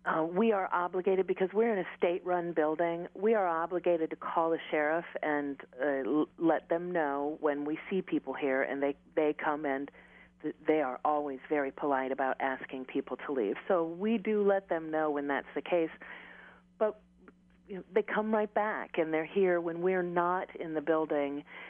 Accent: Chicago, Illinois, United States; this was something very new to me when I moved here. I came from the Chicago area, and the population is just not the same.

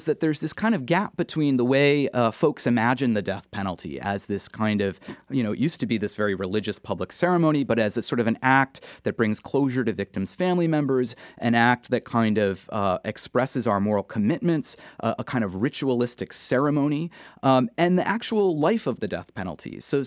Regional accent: Massachusetts, United States; born or raised there

